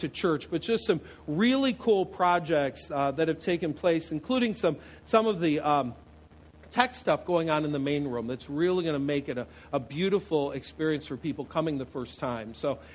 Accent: New York, United States; So, a lot of you know I'm from Western New York. My hometown is smack dab in between Buffalo and Niagara Falls.

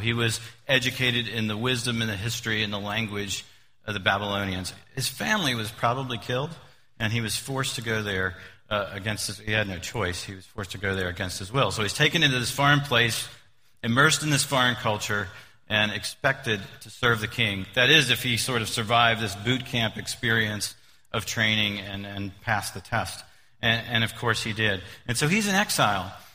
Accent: Philadelphia, Pennsylvania, United States; And I'm from the Philadelphia area, and in the Philadelphia area, we have this thing called Tasty Cakes, or these snack cakes.

